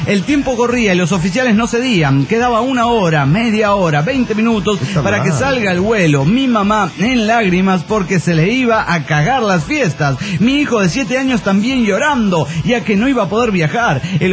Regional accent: Guadalajara, Jalisco, Mexico; de Guadalajara, Jalisco.

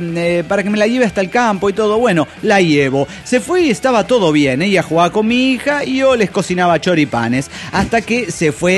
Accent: Los Angeles, California, United States; Hola, ¿cómo están? … de Los Ángeles, USA.

